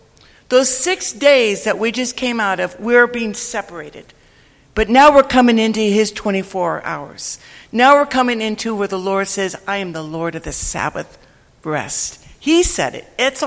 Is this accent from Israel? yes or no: yes; Israel; See, we're from Israel. We don't know how to do this.